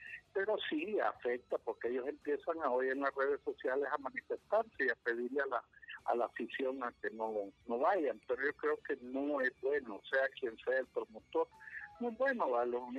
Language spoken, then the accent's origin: Spanish; El Salvador; yo como salvadoreño siempre trato de colaborar con los medios de prensa.